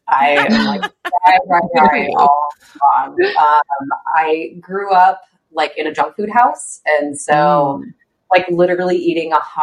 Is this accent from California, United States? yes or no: no; Chicago, Illinois, United States; So, I am originally from Chicago. So is my husband.